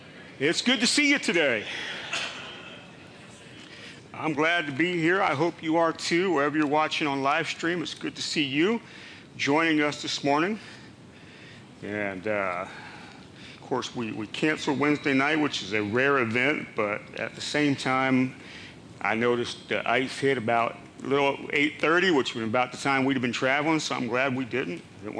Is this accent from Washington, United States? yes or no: no; Pennsylvania, United States; If you don't know, I grew up in Pennsylvania, so I am an Eagles fan.